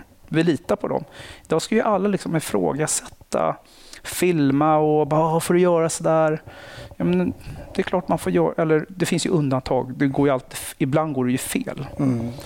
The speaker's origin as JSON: {"language": "Swedish", "town": "Nacka", "region": "Stockholm County", "country": "Sweden", "said": "Jag kommer från Nacka. Villaområde, haft det bra, lugnt och stilla. Sen så har jag gått ute i skola ute i Nacka, gick in i stan, gymnasiet Kungsholmen."}